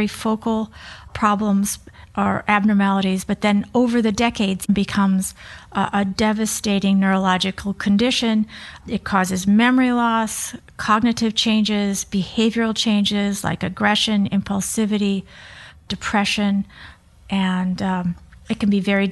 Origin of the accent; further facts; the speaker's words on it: Green Bay, Wisconsin, United States; I was born and raised right outside of Green Bay, Wisconsin, and my brothers played football.